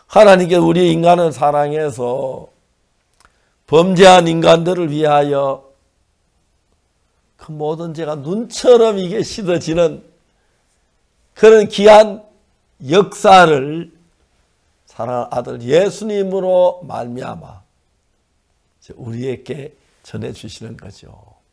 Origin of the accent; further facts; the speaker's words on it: Seonsan, North Gyeongsang, South Korea; 내 고향이 선산인데